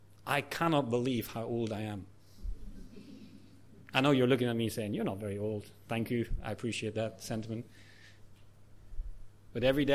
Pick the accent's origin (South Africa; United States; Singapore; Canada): Singapore